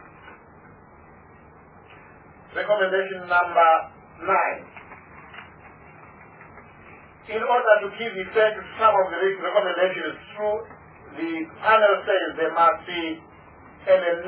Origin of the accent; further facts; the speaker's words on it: South Africa; where I, as a South African citizen, have been used by a foreign agent as a plan to acquire land on their behalf.